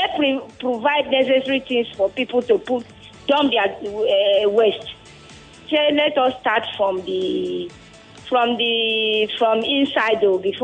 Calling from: Agbado, Lagos, Nigeria; I'm calling from Agbado.

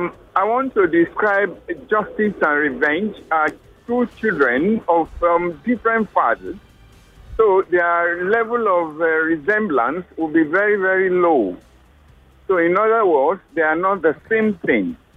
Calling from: Ojo, Lagos, Nigeria

